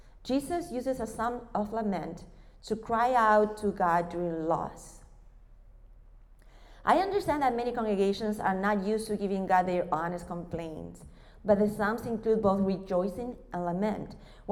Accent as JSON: {"language": "English", "country": "Uruguay", "second_language": "English", "lives_now": "Spain", "said": "Now, I am from Uruguay, this little country in South America, and I live in Spain for 20 years."}